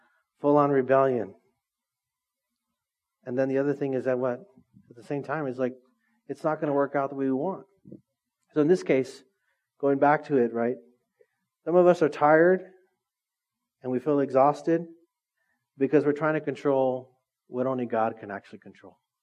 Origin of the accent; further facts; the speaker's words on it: Philippines; And I'm Filipino, so my wife's uncle one time was like, "Hey, we need to catch that pig."